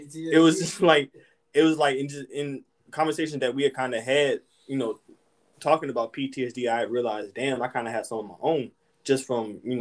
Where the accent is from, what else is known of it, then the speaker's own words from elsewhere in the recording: Hampton, Virginia, United States; I'm from Hampton.